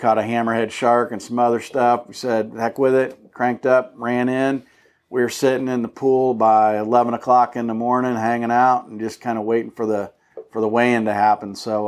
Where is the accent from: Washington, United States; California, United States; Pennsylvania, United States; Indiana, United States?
Indiana, United States; Indianapolis; I grew up in Indianapolis with the big red machine. We go over and watch the Reds play all the time.